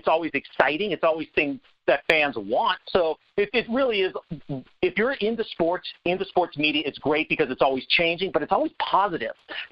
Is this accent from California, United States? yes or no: no; Minnesota, United States; I grew up in Minnesota in the Midwest and wanted to get out of the cold weather.